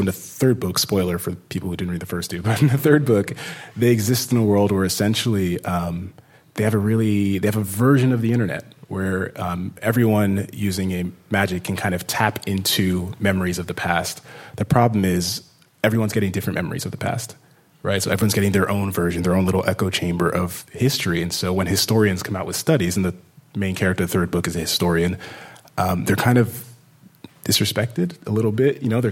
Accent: United States; born there; I'm Nigerian American. I was born in the States, but a lot of my time as a kid was spent listening to my dad's stories.

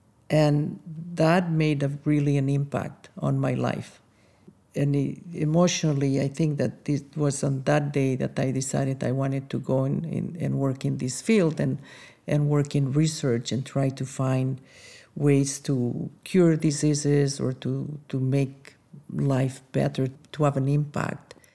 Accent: Andorra; we came from France, but I'm not from France. I am from a very small country called Andorra. And Andorra is in the Pyrenees between France and Spain.

